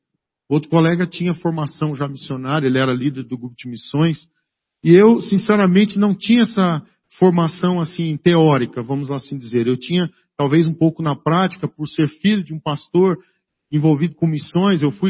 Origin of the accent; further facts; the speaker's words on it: Umuarama, Paraná, Brazil; eu fui gerado lá no Paraguai. Eu vim nascer no Brasil, eu nasci aqui no Paraná, tá bom? Eu sou paranaense, minha carteira de identidade diz que eu nasci em Umuarama.